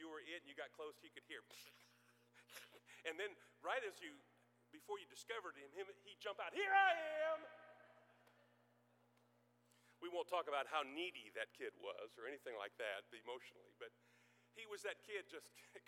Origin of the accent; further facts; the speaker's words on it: Illinois, United States; but I grew up in Central Illinois, halfway in between St. Louis and Chicago.